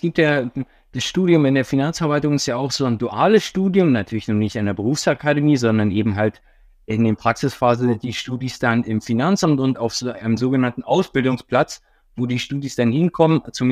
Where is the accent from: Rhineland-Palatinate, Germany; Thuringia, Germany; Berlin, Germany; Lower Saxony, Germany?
Berlin, Germany; ich komme ursprünglich schon immer aus Berlin